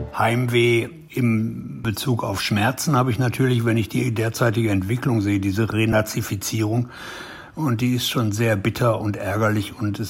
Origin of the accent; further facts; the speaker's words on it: Gelsenkirchen, North Rhine-Westphalia, Germany; Ich bin im Ruhrgebiet groß geworden und in Gelsenkirchen, das ist die Stadt, zu der Schalke gehört